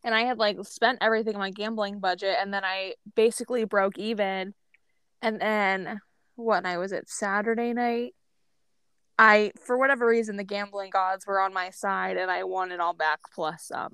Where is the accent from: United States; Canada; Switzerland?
United States; Florida; I grew up in Florida. Yes, it's my favorite restaurant.